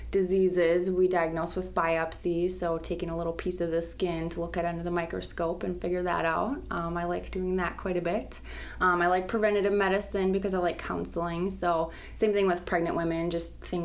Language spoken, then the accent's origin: English; Mankato, Minnesota, United States; I grew up in southern Minnesota in Mankato.